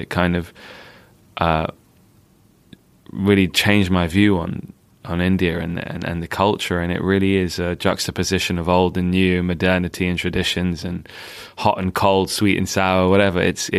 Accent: London, United Kingdom; I spent my time growing up in Northwest London, going to school and trying to be as as British or as grime as I could be.

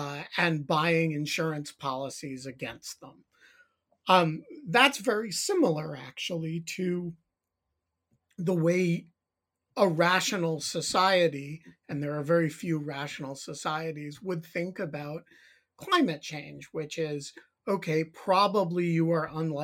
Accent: New York City, New York, United States; I grew up in the New York City area.

